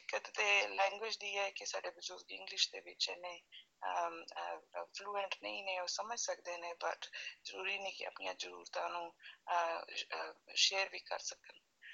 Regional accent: Amritsar, Punjab, India; now in Australia; ਮੈਂ ਪੰਜਾਬ ਦੇ ਅੰਮ੍ਰਿਤਸਰ ਜ਼ਿਲ੍ਹੇ ਦੇ ਵਿੱਚ ਜੰਮੀ ਪਲੀ। ਮੈਂ ਆਸਟ੍ਰੇਲੀਆ 2005 ਵਿੱਚ ਆਈ ਹਾਂ

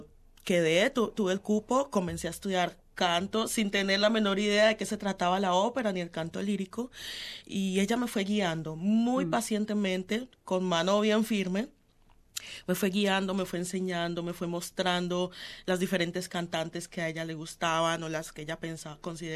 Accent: Buenaventura, Valle del Cauca, Colombia; also born or lived in Cali; Yo soy de Buenaventura. Más o menos cuando tenía 14 años me fui a vivir a Cali para terminar el colegio

